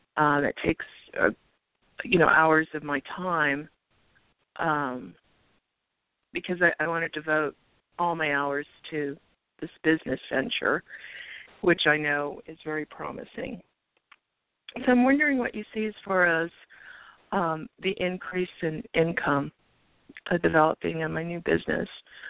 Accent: Glendale, California, United States; born there; And I was born in Glendale, California at 8:40 in the morning.

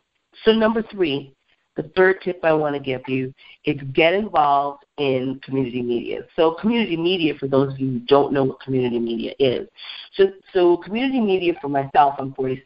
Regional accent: Beloit, Wisconsin, United States; there's a Culver's restaurant in my hometown of Beloit, Wisconsin

